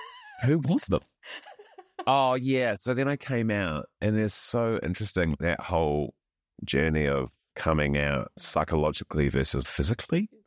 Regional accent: Christchurch, Canterbury, New Zealand; Like, I grew up in Central City Christchurch in the 90s and 2000s.

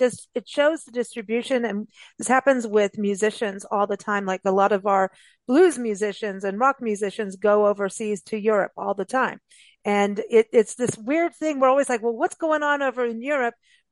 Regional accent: South Africa; moved away; I grew up in South Africa, and The Exorcist was banned

